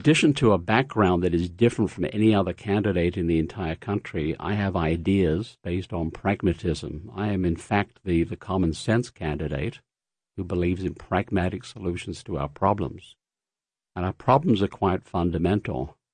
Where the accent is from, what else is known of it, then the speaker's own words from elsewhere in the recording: London, United Kingdom; moved away as an adult; now in United States; I'm originally from London, England, born and educated there. I've been a proud citizen for about 40 years, having lived in this country for nearly 50. It's scary for me to think about it. I used to live in San Diego